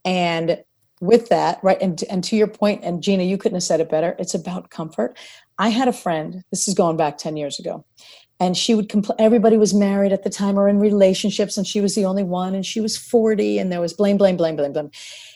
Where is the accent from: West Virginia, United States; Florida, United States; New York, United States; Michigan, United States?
New York, United States; Yonkers; I'm half Italian and I grew up in New York. And a lot of where I grew up was in Yonkers, which is like the Bronx light. And my mom's from the Bronx and the whole thing.